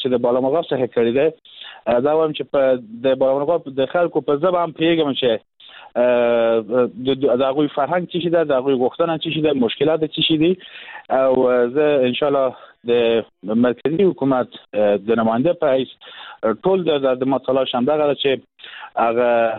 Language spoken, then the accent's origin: Persian; Herat, Afghanistan; من اتفاقا در ولایت هرات کلان شدم، بزرگ شدم در روزی غرب افغانستان